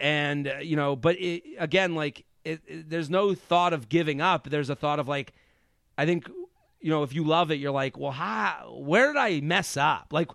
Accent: Boston, Massachusetts, United States; No, I'm from Boston.

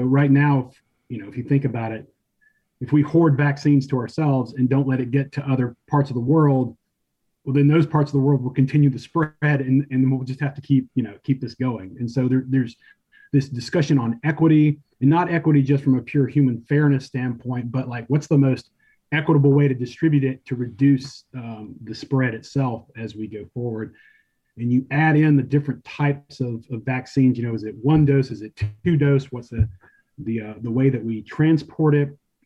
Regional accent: Clemson, South Carolina, United States; now in Monterey, United States; I grew up in the Clemson, South Carolina area.

